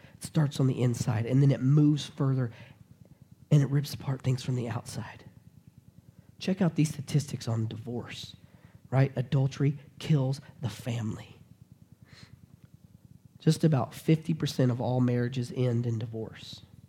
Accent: the South, United States; I grew up in the South where men were supposed to act one way.

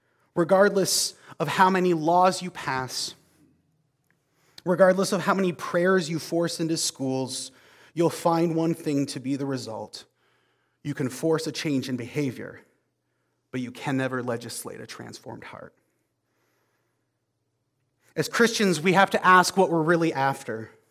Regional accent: Canada; Realistically, I'm Canadian, I can't even vote.

